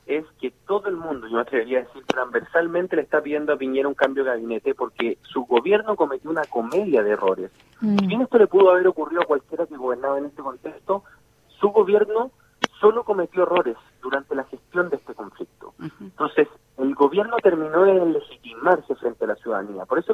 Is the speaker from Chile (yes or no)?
yes; Chile; Y esto yo se lo digo como chileno